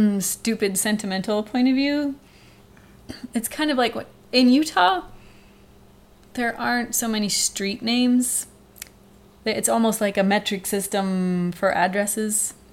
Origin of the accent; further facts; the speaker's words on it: Australia; Growing up in Australia, most wildlife are trying to kill us.